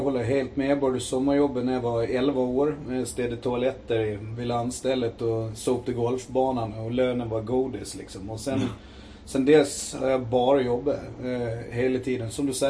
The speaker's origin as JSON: {"language": "Swedish", "town": "Visby", "region": "Gotland", "country": "Sweden", "tie": "born or raised there", "said": "Jag är född och uppvuxen på Gråbo. Bodde jag hela min uppväxt. Gick på CV, Södervärn innan det. Gråboskolan när man var grabb."}